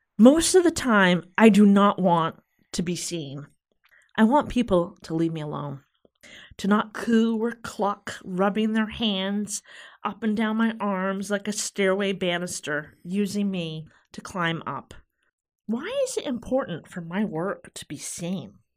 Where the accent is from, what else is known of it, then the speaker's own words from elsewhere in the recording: Stonington, United States; I was born and raised in Stonington. I was born in the early 70s, so you can get an idea of of how old I am.